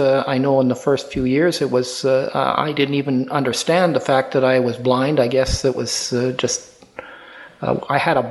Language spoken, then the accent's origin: English; Edmonton, Alberta, Canada; I was born right here in Edmonton, actually, although I spent most of my adult life elsewhere.